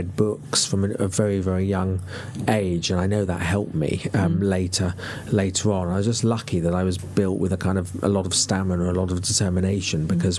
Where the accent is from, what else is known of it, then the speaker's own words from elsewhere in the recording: London, United Kingdom; I was brought up in North London.